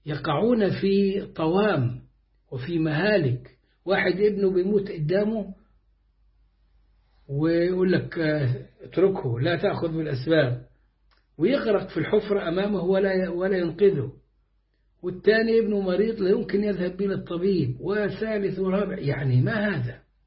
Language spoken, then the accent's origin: Arabic; Egypt; accent: Egyptian; اسمه عم محمد بلهجتنا المصرية